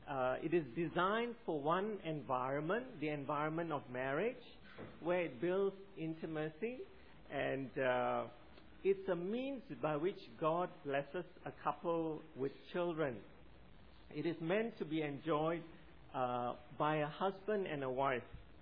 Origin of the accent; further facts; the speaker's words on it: Malaysia; I grew up in Malaysia and learned driving in Malaysia.